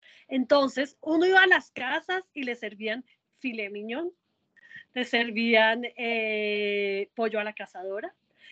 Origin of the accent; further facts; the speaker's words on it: Bogotá, Colombia; Mi mamá es costeña, mi papá es paisa, tengo esas dos raíces, crecí en Bogotá, soy bogotana.